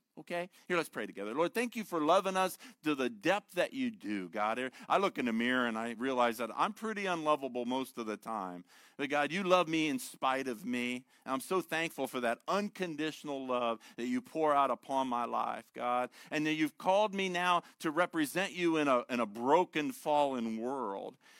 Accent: Ohio, United States; I'm from Ohio, and I've always thought Ohio is home.

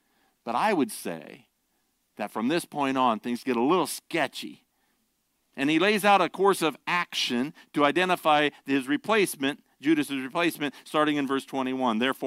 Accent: Ohio, United States; By the way, I grew up in North Ohio where there are a lot of Mennonites, a lot of Amish.

